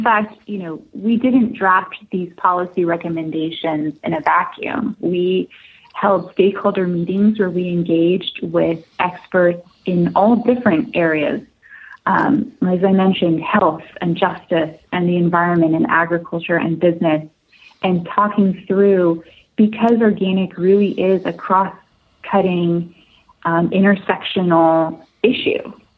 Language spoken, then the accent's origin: English; California, United States; I was not raised on a farm. I was raised in the Bay Area